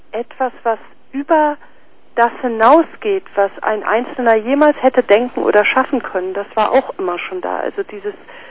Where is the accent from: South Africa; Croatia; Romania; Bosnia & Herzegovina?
South Africa; moved away; Also, ich komme ja ursprünglich aus Südafrika